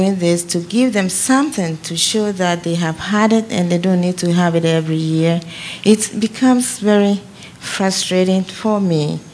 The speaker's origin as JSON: {"language": "English", "town": "Bethesda", "region": "Maryland", "country": "United States", "said": "I'm from Bethesda."}